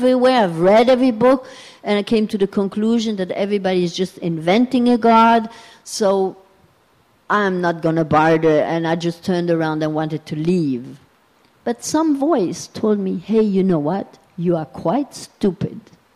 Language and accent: English; Berlin, Germany; born or raised there